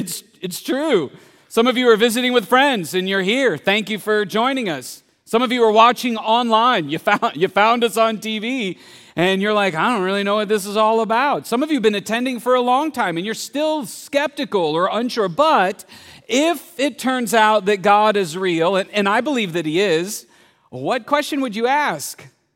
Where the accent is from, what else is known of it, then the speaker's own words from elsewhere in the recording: Columbus, Ohio, United States; can still remember the first time I got to experience Chuck E. Cheese way back in the 1900s when I was raised in Columbus, Ohio.